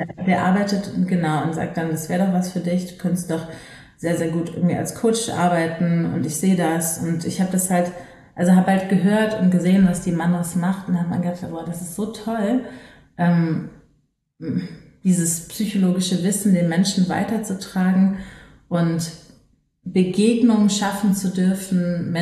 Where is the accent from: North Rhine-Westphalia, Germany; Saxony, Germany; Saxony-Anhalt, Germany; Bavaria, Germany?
North Rhine-Westphalia, Germany; Düsseldorf; Aber ich komme aus Düsseldorf